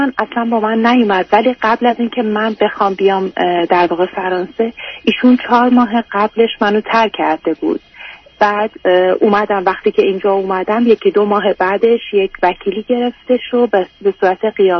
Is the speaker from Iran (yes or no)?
yes; Tehran, Tehran Province, Iran; من تو جنوب شهر تهران دنیا اومدم و بزرگ شدم.